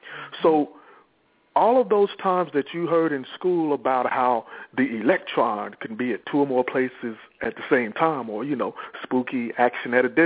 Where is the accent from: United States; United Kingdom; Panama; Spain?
United States; Houston, Texas; I'm from Houston, Texas.